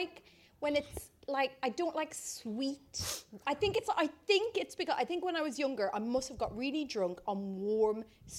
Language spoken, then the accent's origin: English; Ireland; So I grew up in the Irish countryside.